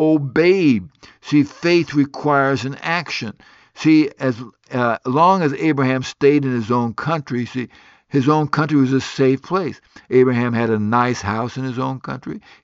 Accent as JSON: {"language": "English", "country": "United States", "tie": "born or raised there", "moved": "as an adult", "said": "God called me to leave my home country of America and go as a missionary and go overseas."}